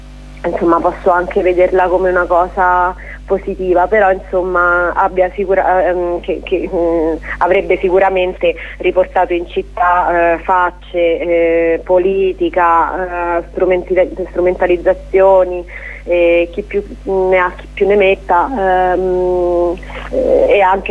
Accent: L'Aquila, Abruzzo, Italy; se ti ci abitui come aquilana che ci vive, è ancora difficile non vederla come una città

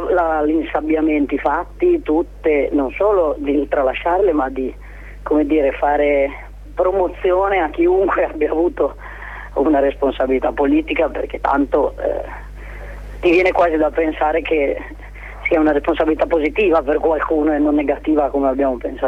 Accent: Bologna, Emilia-Romagna, Italy; in realtà io sono di Bologna

